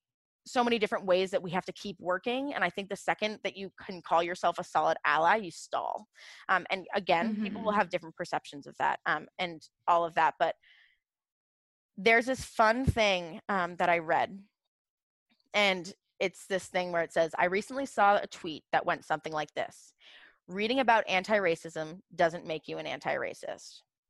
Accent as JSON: {"language": "English", "town": "Portsmouth", "region": "New Hampshire", "country": "United States", "said": "No, I'm from Portsmouth, New Hampshire. Go to Cup of Joe."}